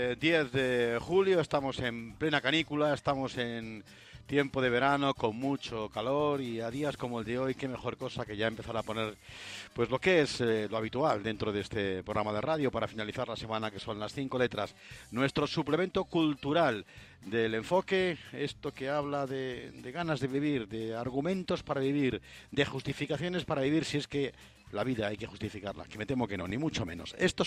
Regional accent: Castilla-La Mancha, Spain; Pues en Castilla-La Mancha, yo soy de Castilla-La Mancha

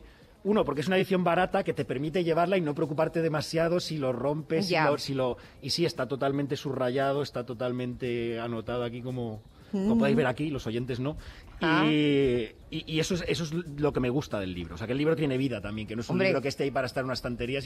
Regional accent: Coslada, Community of Madrid, Spain; Yo soy de Coslada, me he criado en Coslada.

